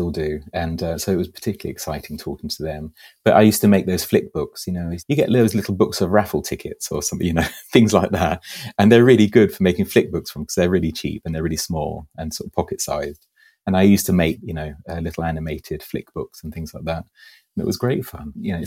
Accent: Switzerland; also born or lived in England / Germany; I was born in England and then, but when my family moved out to Switzerland when I was two, my dad just got a job out there and we lived just outside Zurich

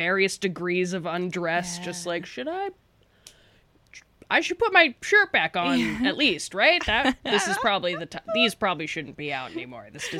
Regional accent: Woodbridge, Virginia, United States; Woodbridge, Virginia, which is like a 20-minute ride from DC.

